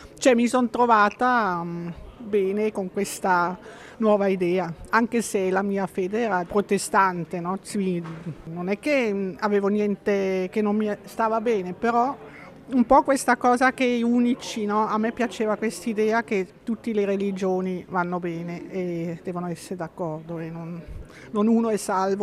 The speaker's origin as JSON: {"language": "Italian", "region": "Schaffhausen", "country": "Switzerland", "said": "Io sono di Sciaffusa e finito l'apprendistato ho deciso di andare a lavorare in Svizzera francese"}